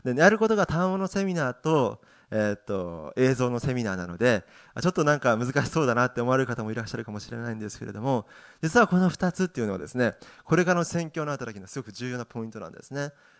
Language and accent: Japanese; Saga, Japan; 私の実家でですね、佐賀なんですけど